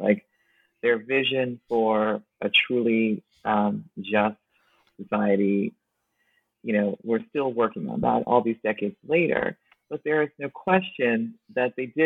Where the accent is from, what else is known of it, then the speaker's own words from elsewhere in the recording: Brooklyn, New York, United States; So the thing growing up in Brooklyn, it's like folks were African, folks were Caribbean, folks were Latinx, folks were African American.